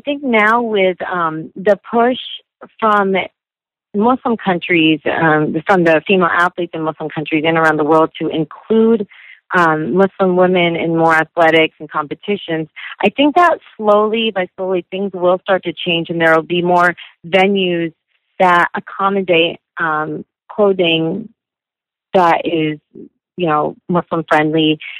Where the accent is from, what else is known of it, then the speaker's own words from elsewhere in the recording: United States; how much I have loved and appreciate growing up in America, all the benefits I've had